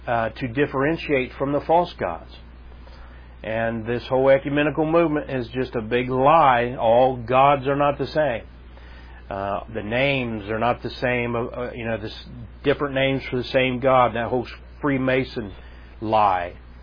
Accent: England, United Kingdom

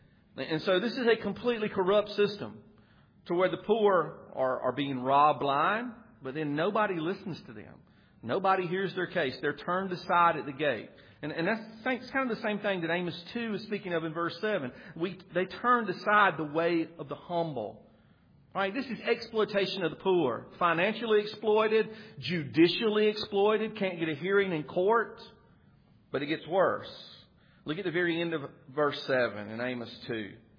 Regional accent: the South, United States; It should, because we grew up in the South, right?

